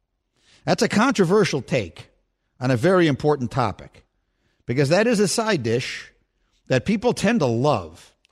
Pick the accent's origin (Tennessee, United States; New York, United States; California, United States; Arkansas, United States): New York, United States; New York City; I grew up in New York City. We didn't have college football teams.